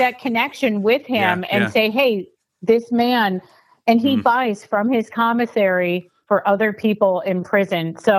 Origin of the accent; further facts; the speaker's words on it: Buffalo, New York, United States; I remember that because I'm from Buffalo